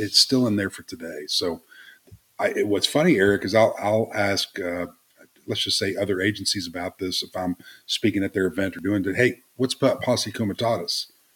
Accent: Texas, United States; I'm from Texas, guys. What's up?

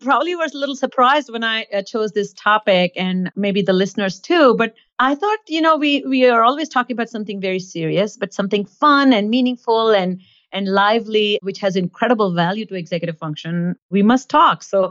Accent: India; I grew up in India

